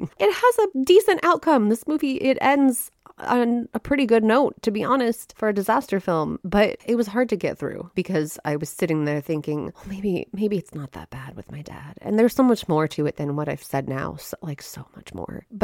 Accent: Washington, United States; big old Rainier ever decides to sing, we're big effed. I really enjoy watching things that are set in my home state.

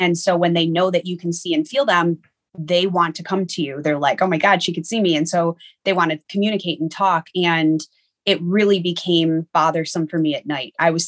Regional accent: Niagara Falls, New York, United States; The area that I grew up in is very historic. I grew up in Niagara Falls, New York.

